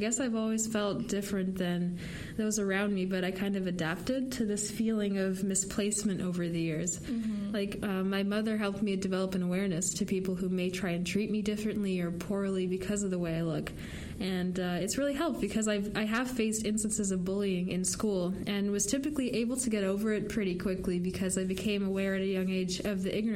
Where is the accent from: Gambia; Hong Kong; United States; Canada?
Canada; I'm a domestic student also in my fourth year at Daniels, and I was born in Canada, and I've lived here all my life.